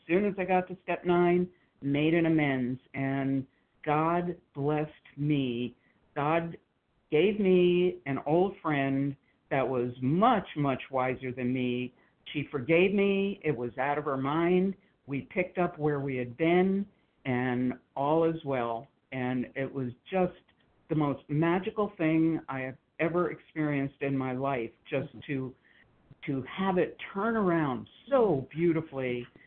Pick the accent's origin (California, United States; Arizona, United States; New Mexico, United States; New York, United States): Arizona, United States; I'm from Arizona.